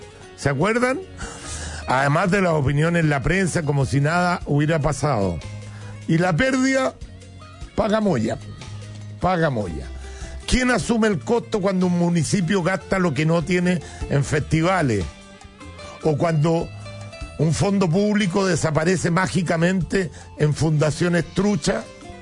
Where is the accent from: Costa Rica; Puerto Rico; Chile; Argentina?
Chile; Somos los chilenos de trabajo que terminamos pagando con el sudor de nuestra frente